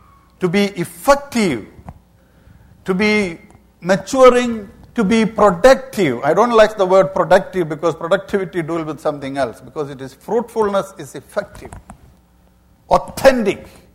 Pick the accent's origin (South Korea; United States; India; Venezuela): India; English is a second language; I was born and raised in India, somewhere here.